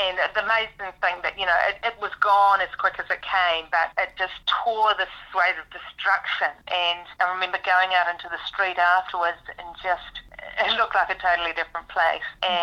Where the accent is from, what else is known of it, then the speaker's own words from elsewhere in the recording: Wellsford, Auckland, New Zealand; I grew up in Wellsford. I grew up on a farm. My parents are still there on the same farm. And I always wanted to live rural.